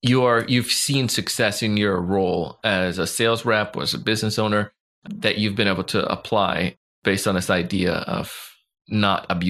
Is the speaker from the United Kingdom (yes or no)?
no; Jamaica; you can't just like say, rely on your, you know, the fact to say I'm Jamaican, so that's going to make it happen.